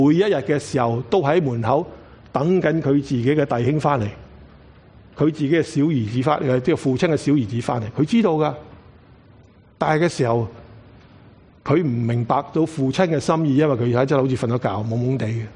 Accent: China; 因为当时的时候，在或者在我们中国人或者中东人的时候，都有同一个的习惯

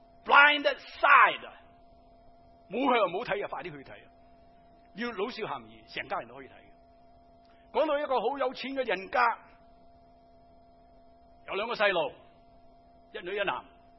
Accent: Beijing, China; 我记得好细个时间住喺北京啊，我爸爸妈妈、我大佬同我讲，我哋都有个庭院，然后后面咧就有好多房。

